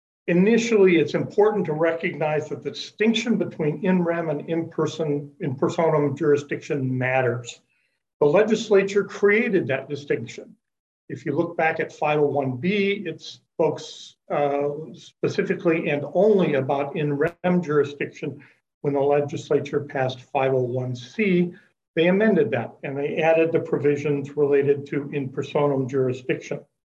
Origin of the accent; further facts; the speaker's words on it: Mankato, Minnesota, United States; I'm an attorney from Mankato, Minnesota